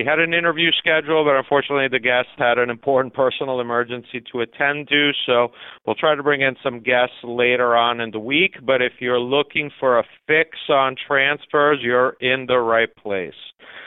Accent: Italy; I grew up in Italy

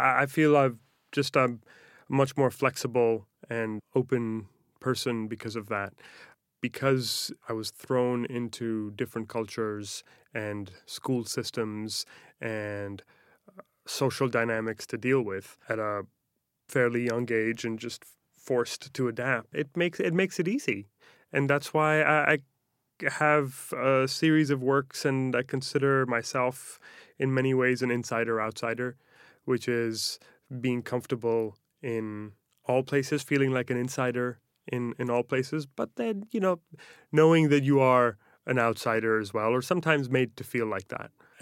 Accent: Peshawar, Khyber Pakhtunkhwa, Pakistan; born there; So I grew up moving countries every 2 to 3 years.

